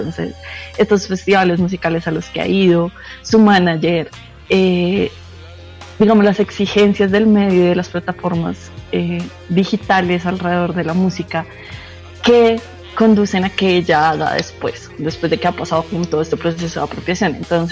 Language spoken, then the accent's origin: Spanish; Colombia; yo siendo mujer colombiana